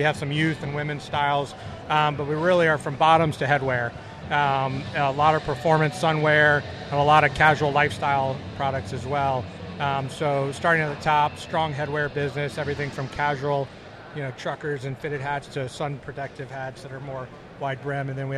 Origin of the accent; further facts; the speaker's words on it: Florida, United States; I'm from Florida, born and raised on the coast. The Avid lifestyle is the lifestyle I really lived growing up.